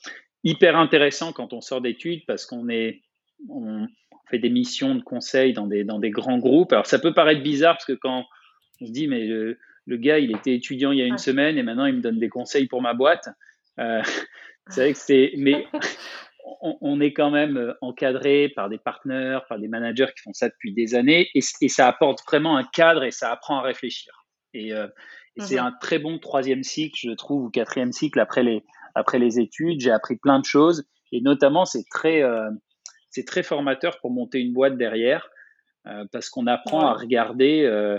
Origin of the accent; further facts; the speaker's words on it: Marseille, Provence-Alpes-Côte d'Azur, France; now in Paris, France; je viens de faire la bascule entre le plus de temps passé à Paris que mon enfance passée à Marseille.